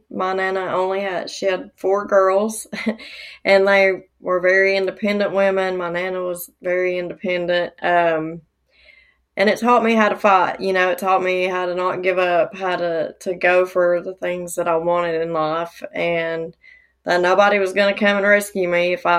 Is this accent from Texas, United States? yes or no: no; Dayton, Tennessee, United States; I'm from Dayton, Tennessee.